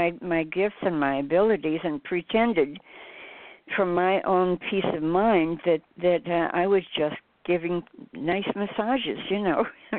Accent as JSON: {"language": "English", "region": "Bible Belt", "country": "United States", "tie": "born or raised there", "said": "I came from an opposite direction. I grew up in the Bible Belt, in which supposedly all the miracles stopped at the end of the Bible"}